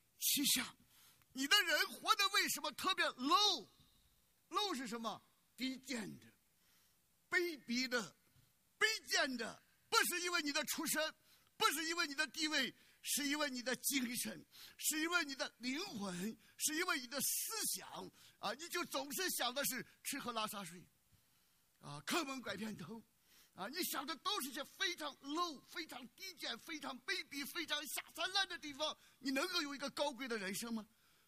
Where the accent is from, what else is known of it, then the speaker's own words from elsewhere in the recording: China; 我们从大陆来的啊